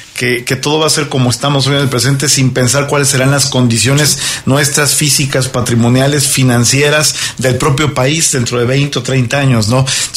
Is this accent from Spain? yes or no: no; Mexico; Es parte, creo que también, de esa cultura financiera en la cual seguimos careciendo mucho como mexicanos.